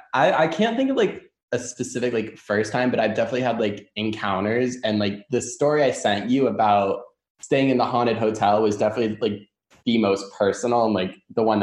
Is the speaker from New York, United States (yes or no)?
yes; New York, United States; now in Tampa, United States; I'm originally from New York, so it's like the easiest reference for me to make.